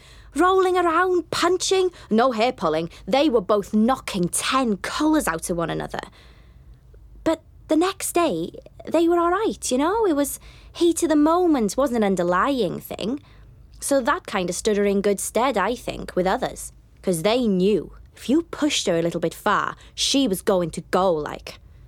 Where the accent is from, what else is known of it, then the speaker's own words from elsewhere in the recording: Rhyl, Wales, United Kingdom; I was like, where are you from? She was like, Llangollen. I was like, I'm from Rhyl.